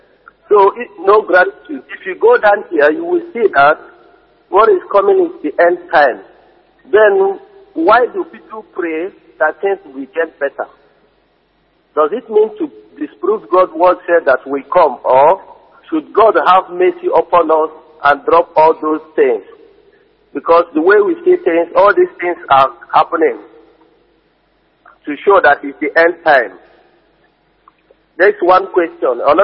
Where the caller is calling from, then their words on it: Germany; I'm calling from Germany.